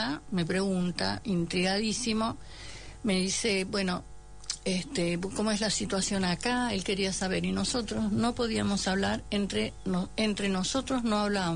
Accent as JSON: {"language": "Spanish", "region": "Córdoba", "country": "Argentina", "tie": "born or raised there", "said": "Yo estaba en Mendoza, Yo había pasado toda mi adolescencia en Córdoba, había hecho Bellas Artes en Córdoba, hasta que se cerró Bellas Artes."}